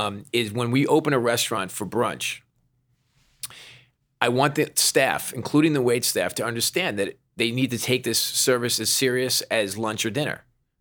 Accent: New York, United States; I'm totally rooting for the Mets. I mean, I'm a New Yorker. It's great for the city.

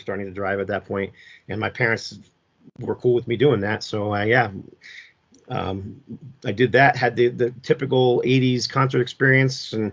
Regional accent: New Jersey, United States; I grew up in New Jersey, so I was a big fan of all the Philadelphia teams because that's where we were closest to.

